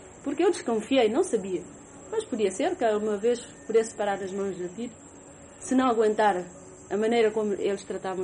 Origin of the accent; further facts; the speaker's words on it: Bissau, Guinea-Bissau; moved away; Porque eu, quando saí aqui de Bissau, em 64, fim de 64, praticamente não